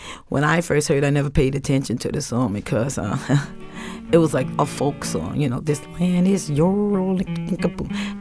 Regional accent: United States; we helped build this land, so this is our land. You know, I am American.

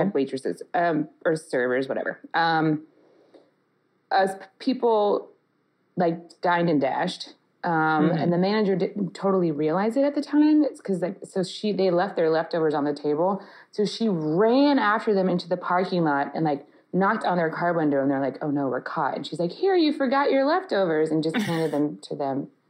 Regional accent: New York, United States; I guess you can just tell by my outfit that I'm from New York.

